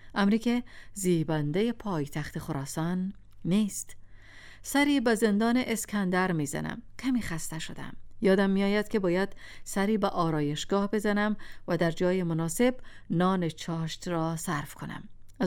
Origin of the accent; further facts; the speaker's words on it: Afghanistan; وقتی فهمید که از افغانستان آمدم،